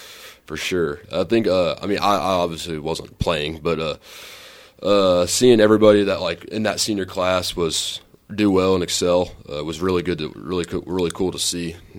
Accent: Kansas, United States; So just kind of growing up in Kansas and, I mean, not necessarily having, like, the same lifestyles down there

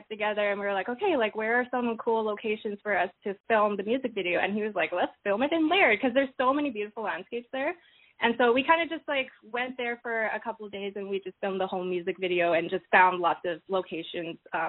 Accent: Saskatoon, Saskatchewan, Canada; Oh, so I'm from Saskatoon, Saskatchewan. I was born and raised here.

